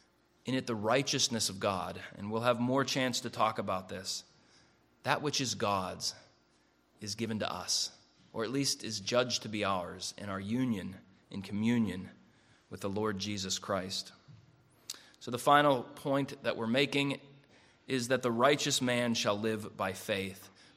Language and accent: English; Penn Hills, Pennsylvania, United States; Gene Swanson was the local numbers writer, notary, and pharmacist where I grew up in Penn Hills.